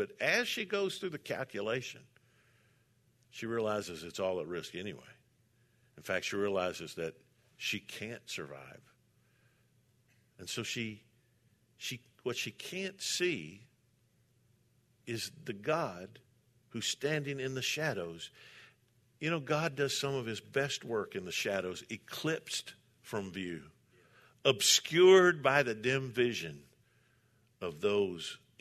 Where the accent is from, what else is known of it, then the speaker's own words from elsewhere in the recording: Kentucky, United States; I said, yeah. I'm from Kentucky. He said, well, what part of Kentucky? I said, well, Western Kentucky.